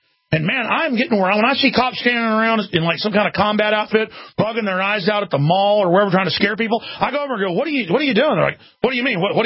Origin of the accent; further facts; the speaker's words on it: Dallas, Texas, United States; I mean, I grew up in Dallas, folks.